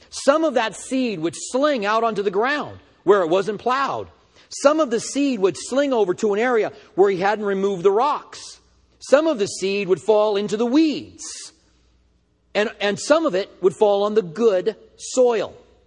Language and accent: English; Albuquerque, New Mexico, United States; now in Tucson, United States; I'm from Albuquerque.